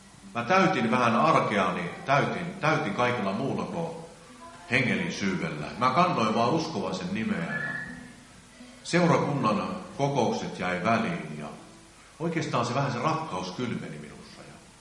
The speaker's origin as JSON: {"language": "Finnish", "town": "Tyrnävä", "region": "North Ostrobothnia", "country": "Finland", "said": "ja mä oon kotoisin tuolta Tyrnävältä. Mä oon 40-vuotias nuori mies ja mä oon saanut tulla uskoon noin 15-16 vuotta sitten."}